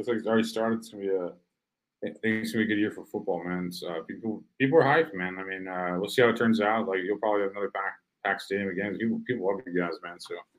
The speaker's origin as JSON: {"language": "English", "town": "St. Louis", "region": "Missouri", "country": "United States", "said": "I'm from St. Louis."}